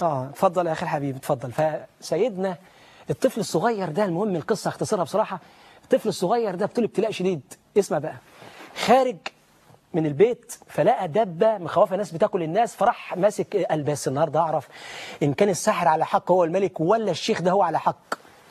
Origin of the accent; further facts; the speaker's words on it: Egypt; أنا مواطن مصري، حتى لما كنتش مسلم، مواطن، مجرد مواطن. فأنا عشان كده أنا قلتها، لن أترك بلدي،